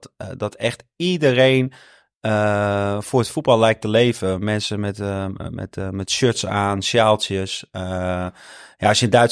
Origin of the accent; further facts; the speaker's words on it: North Holland, Netherlands; En ik kom uit het westen, ik kom uit Noord-Holland.